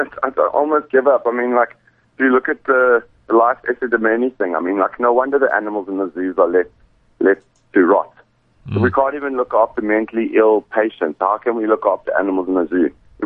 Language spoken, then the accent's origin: English; South Africa; I'm a South African